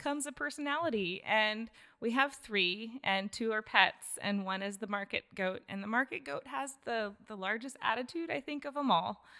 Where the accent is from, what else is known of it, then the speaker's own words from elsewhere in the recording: Oregon, United States; also born or lived in Montana; I grew up in the Willamette Valley near Corvallis and met my husband at Oregon State and he transplanted me. So I call myself an import.